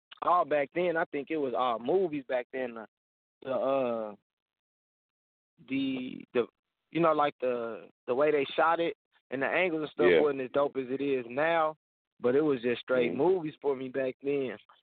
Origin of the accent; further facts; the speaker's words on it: St. Louis, Missouri, United States; I mean, I'm from St. Louis, so as far as media, I already, you know, like I'm used to it.